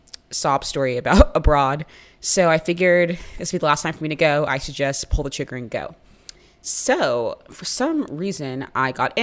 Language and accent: English; Jacksonville, Florida, United States; And I'm from Jacksonville, Florida. So it's already like a very racially segregated town, low key.